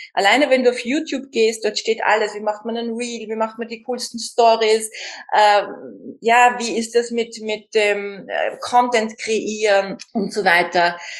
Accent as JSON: {"language": "German", "region": "Vienna", "country": "Austria"}